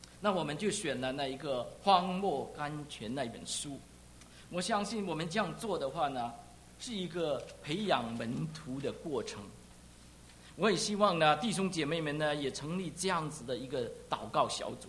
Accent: Zhongshan, Guangdong, China; moved away as an adult; 我回到中山的时候啊，我再不认识什么地方路了，我的老家呀都改变了。

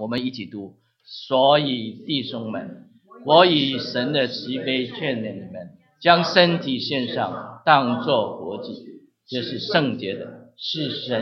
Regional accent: Guangdong, China; Chinese is a second language; 我自己没有见过马槽，因为我是广东人，你听我讲国语就知道了

